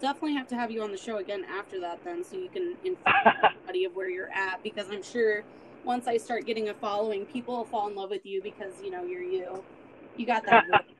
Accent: Alaska, United States; because growing up in Alaska, people need guns there to live.

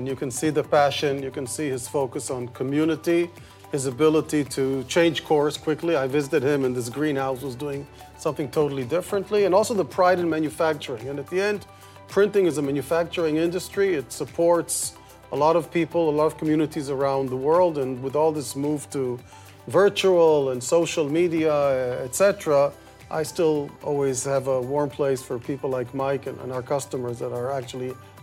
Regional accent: Israel; But you know, being born and bred in Israel, you've gone through numerous crises, wars, etc.

